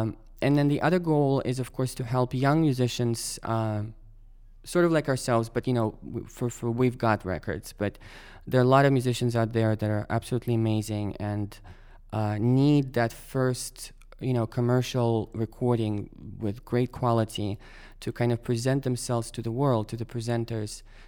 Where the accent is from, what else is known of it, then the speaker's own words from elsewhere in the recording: Moscow, Russia; even though we're both from Moscow.